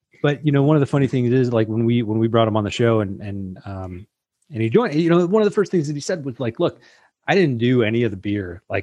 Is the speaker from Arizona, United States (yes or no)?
no; San Diego, California, United States; because I'm from San Diego, and so I just have, you know, that was my first craft beer that I grew up on.